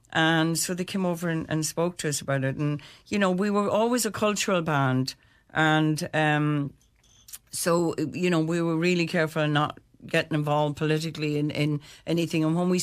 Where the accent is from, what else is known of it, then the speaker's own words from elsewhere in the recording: County Donegal, Ireland; I mean, coming from Donegal has a lot to do with the sound we have, yeah, and the Gaelic langua